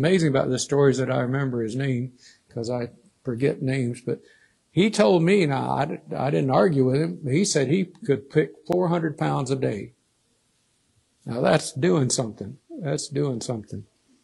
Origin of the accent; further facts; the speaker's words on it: the South, United States; but I know I grew up in the South and I've sure seen the white in the cotton fields when it's ready